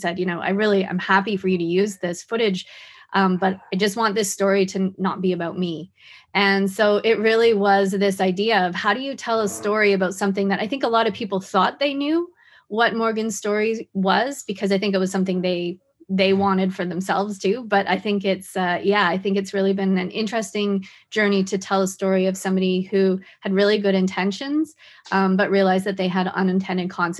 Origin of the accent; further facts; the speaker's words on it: Whitehorse, Yukon, Canada; I'm from Whitehorse.